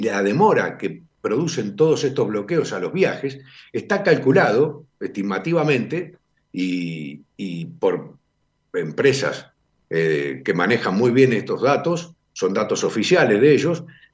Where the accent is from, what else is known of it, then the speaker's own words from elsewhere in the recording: Argentina; que tanto somos expertos los argentinos y que no somos los únicos